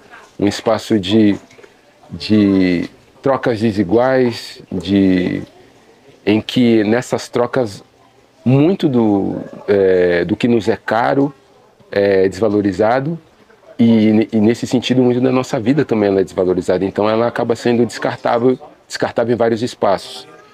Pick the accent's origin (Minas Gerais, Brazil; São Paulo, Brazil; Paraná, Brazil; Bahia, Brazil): São Paulo, Brazil; Santos; born there; also born or lived in Guarujá; Eu nasci em Santos, minha família toda, ela é de Santos. Meu bisavô, enfim, chegou, ele é cabo-verdiano, chegou em Santos. Então, toda a nossa trajetória foi na cidade. Mas vivi parte da minha primeira infância, até os 5 anos, em Vicente